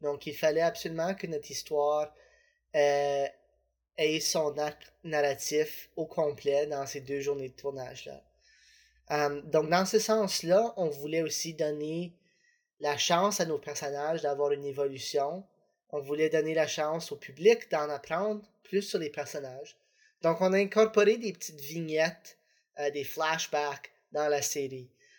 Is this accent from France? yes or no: no; Alberta, Canada; moi je viens de l'Alberta.